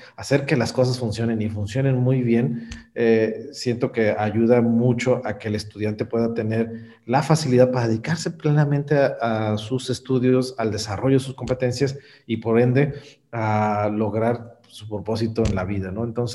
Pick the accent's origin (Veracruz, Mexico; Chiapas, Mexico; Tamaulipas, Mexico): Tamaulipas, Mexico; Tampico; en mi ciudad natal, que es Tampico, Tamaulipas, veía el puerto industrial